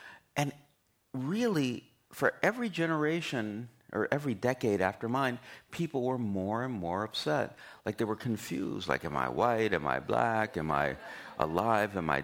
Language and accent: English; Los Angeles, California, United States; I'm from Los Angeles, and I'm black, you know, I mean, in some kind of metaphorical way.